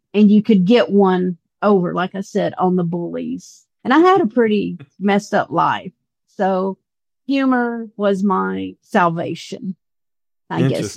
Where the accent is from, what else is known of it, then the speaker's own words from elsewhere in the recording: the South, United States; And so, you know, I grew up in the South. So, you know, all my family hunted.